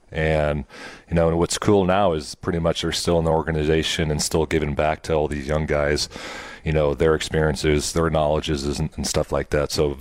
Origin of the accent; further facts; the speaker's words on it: Nebraska, United States; I took my family out there, and you know, I grew up in Nebraska, so we had some steakhouses, but it was nothing like that.